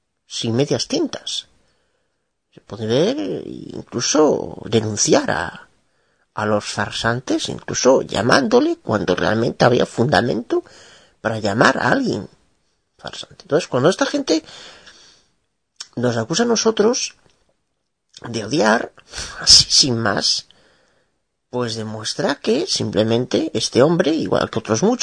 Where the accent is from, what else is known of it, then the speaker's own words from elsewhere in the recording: Galicia, Spain; soy abogada de Galicia, España.